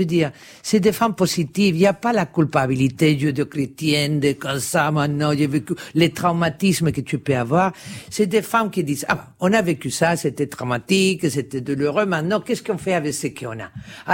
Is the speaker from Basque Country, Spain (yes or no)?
no; Madrid, Community of Madrid, Spain; French is a second language; j'étais chez moi à Madrid